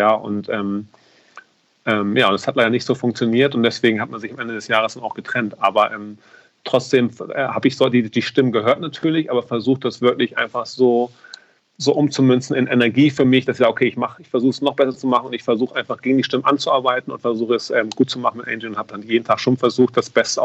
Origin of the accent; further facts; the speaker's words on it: Hamburg, Germany; ich komme aus Hamburg